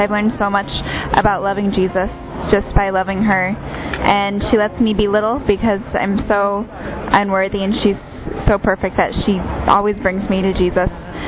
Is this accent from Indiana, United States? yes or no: yes; Indiana, United States; I'm from Indiana in the United States.